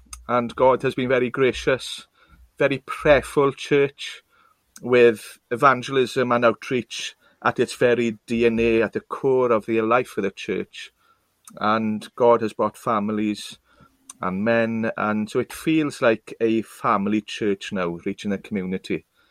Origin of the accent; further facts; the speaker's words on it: Carmarthen, Wales, United Kingdom; I'm from Carmarthen originally, so I've crossed the Lyche. I'm a Llanelli fan who's pastoring in the Swansea Valley.